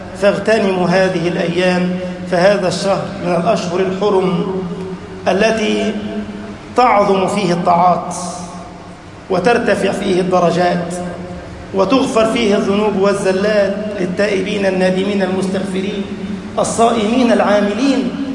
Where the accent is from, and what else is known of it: Egypt